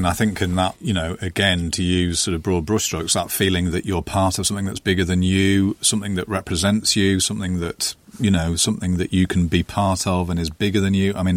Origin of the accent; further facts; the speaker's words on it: North East England, United Kingdom; I didn't feel English. I felt like I was from the Northeast and almost that the state was the enemy.